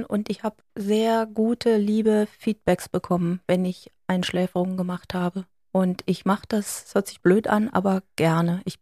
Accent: Villingen, Baden-Württemberg, Germany; also born or lived in Berlin; in Villingen, Schwenningen, nach vielen Jahren Berliner Zeit und mich hat es zurückgezogen. Ich bin in Villingen groß geworden und jetzt bin ich wieder hier.

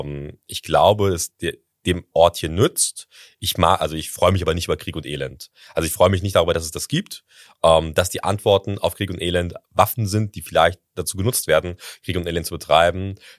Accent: Bremen, Germany; hier im Land Bremen, finde ich ja als Bremer gut.

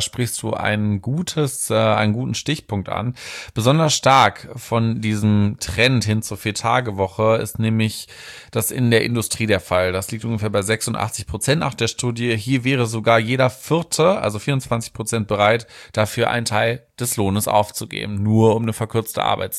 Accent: Horn-Bad Meinberg, North Rhine-Westphalia, Germany; An die City, wo ich herkomme, beziehungsweise das Dorf.

